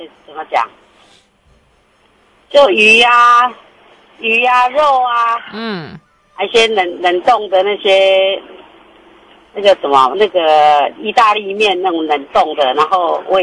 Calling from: Taichung, Taiwan; 我是台中的

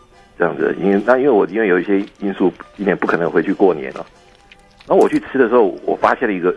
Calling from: Keelung, Taiwan; 我从基隆打来的。

